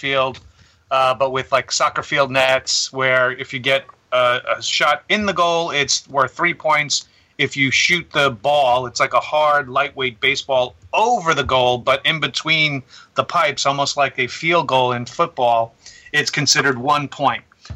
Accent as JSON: {"language": "English", "town": "New York City", "region": "New York", "country": "United States", "tie": "born or raised there", "said": "Okay, so I was born in Manhattan, New York. My family lived in New York City since 1965 to 1979."}